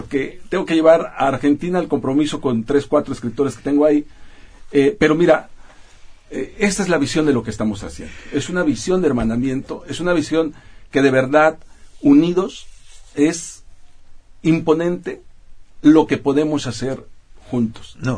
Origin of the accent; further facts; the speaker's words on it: Mexico; Y lo digo como mexicano